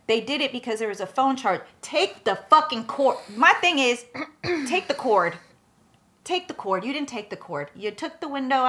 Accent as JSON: {"language": "English", "region": "California", "country": "United States", "said": "I'm like, yeah, I'm from the Bay. I love the Bay."}